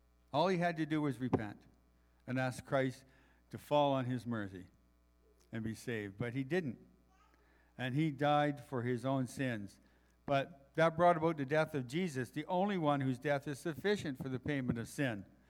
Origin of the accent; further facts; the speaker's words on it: East Coast, United States; Can't see it. I'm from the East Coast. Doesn't come out.